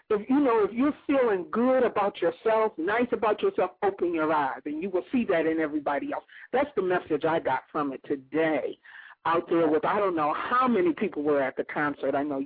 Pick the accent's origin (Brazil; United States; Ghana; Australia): United States; Chicago, Illinois; And I'm from Chicago, but this cold was a different kind of cold.